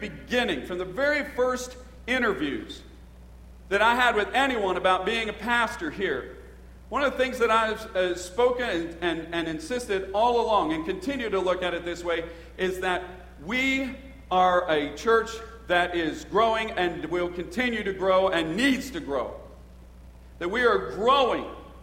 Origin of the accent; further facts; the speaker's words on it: Dempseytown, Pennsylvania, United States; as I grew up here in the Dempseytown area